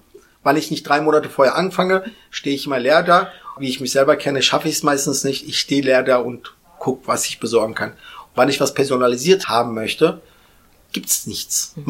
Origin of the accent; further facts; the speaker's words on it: Aschaffenburg, Bavaria, Germany; Also wir kommen ja fast alle aus Aschaffenburg